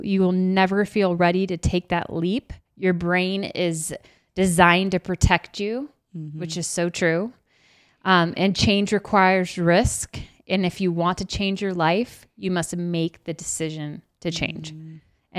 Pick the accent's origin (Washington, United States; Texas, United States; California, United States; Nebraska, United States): California, United States; And I'm like, I'm from California.